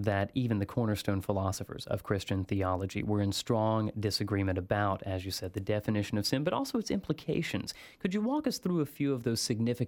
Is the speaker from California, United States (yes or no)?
no; Alabama, United States; You know, I grew up in Alabama under the Baptist tradition, the good old Southern Baptist tradition